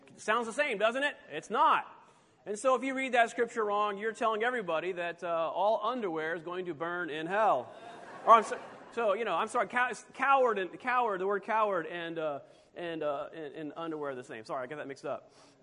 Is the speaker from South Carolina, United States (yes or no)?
yes; Columbia, South Carolina, United States; As Richard said, I grew up in Columbia, South Carolina, just down the road.